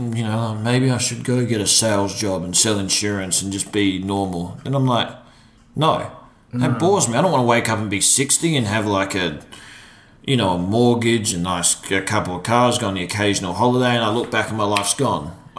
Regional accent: Australia; now in Los Angeles, United States; Like being in Australia, being so far away from Hollywood, America, LA.

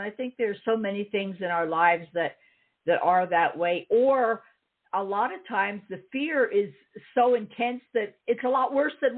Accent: New York, United States; And I did grow up near the ocean. I grew up out on the South Shore of Long Island

